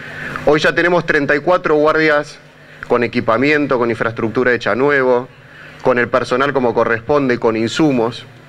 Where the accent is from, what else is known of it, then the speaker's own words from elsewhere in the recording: Argentina; como somos los argentinos, que somos solidarios